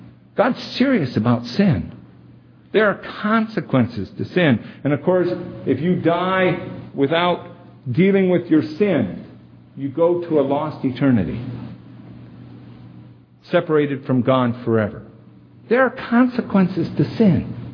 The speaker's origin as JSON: {"language": "English", "town": "Independence", "country": "United States", "tie": "born or raised there", "said": "There's a man over in Independence. I grew up in Independence."}